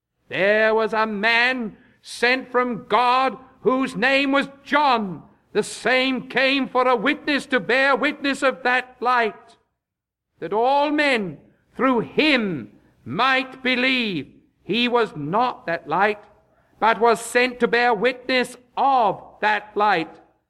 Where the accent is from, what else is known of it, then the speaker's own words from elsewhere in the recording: England, United Kingdom; moved away; I know I tread on dangerous ground being an Englishman, but I fear nothing. I live here.